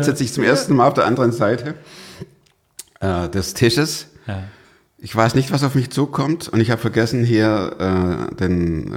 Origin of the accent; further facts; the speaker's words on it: Stuttgart, Baden-Württemberg, Germany; moved away; Ich komme aus Stuttgart, das hört man immer noch. Ist auch gut so. Wir sind jetzt 30 Jahre hier